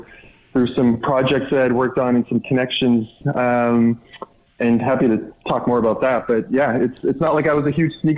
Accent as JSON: {"language": "English", "town": "Toronto", "region": "Ontario", "country": "Canada", "tie": "born or raised there", "said": "And then, naturally, growing up in Toronto, huge fans of NFL and NBA."}